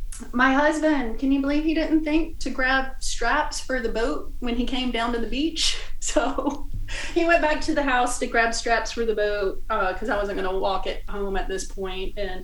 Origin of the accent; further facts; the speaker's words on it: Mebane, North Carolina, United States; North Carolina.